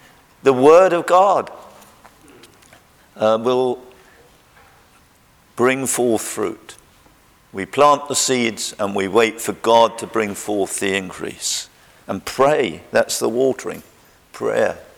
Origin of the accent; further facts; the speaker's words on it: London, United Kingdom; born there; I was born in the East End of London at Stratford down the road, quite close to the Martyrs Memorial in St. Mary's Hospital. It's no longer there, down in West Ham Lane.